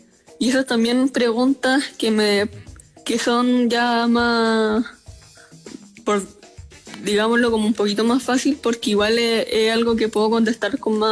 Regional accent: Chillán, Ñuble, Chile; Bueno, sí, yo soy de Chillán, de la región de Ñuble.

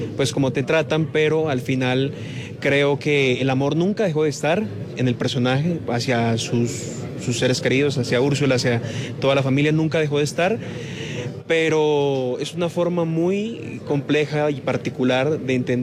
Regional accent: Colombia; yo creo que todos y cada uno como latinoamericanos y cualquier persona que haya leído 100 años de soledad guarda una parte muy linda en su corazón, y yo lo hago, como colombiano lo hago.

